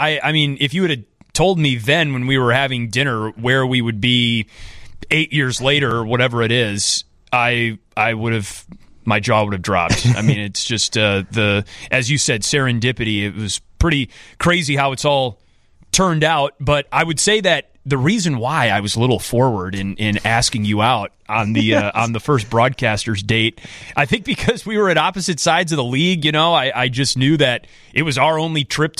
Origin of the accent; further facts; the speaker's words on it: Wisconsin, United States; In Beloit, Wisconsin, yes. My home state. You know, I love all things Wisconsin, including the Roadway Inn in Beloit.